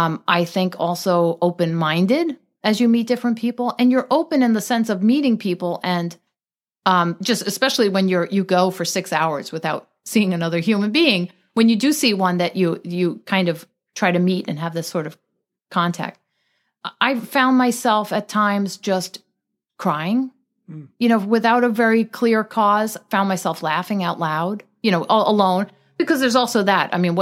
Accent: Long Island, New York, United States; we used to have them growing up on Long Island.

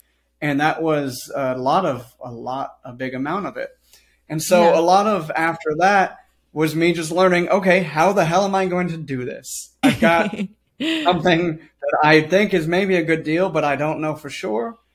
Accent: California, United States; now in Charleston, United States; eventually moved out to South Carolina, moved out to Charleston, South Carolina. I'm from California originally.

